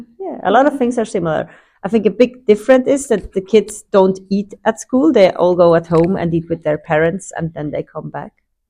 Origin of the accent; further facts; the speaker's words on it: Switzerland; English is a second language; We are from Switzerland.